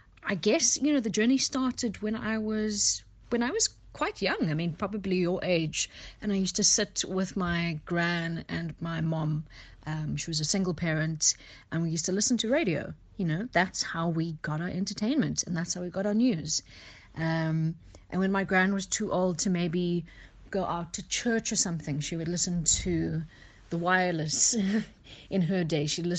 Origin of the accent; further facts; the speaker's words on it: Cape Town, Western Cape, South Africa; I grew up in Cape Town. I was actually born around the corner from Red Cross in Sabron Park. Grew up in Cape Town, lived in the Eastern Cape for a little bit, came back